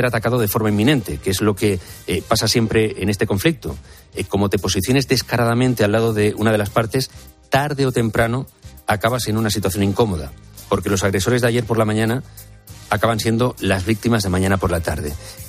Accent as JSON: {"language": "Spanish", "country": "Spain", "said": "aunque sus primeras reacciones en redes sociales ciertamente nos hagan pasar bastante vergüenza como españoles."}